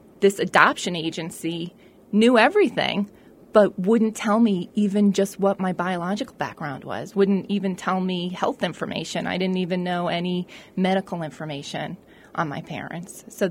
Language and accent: English; New York, United States; So I'd been going there since I was a little kid, even though I grew up in New York.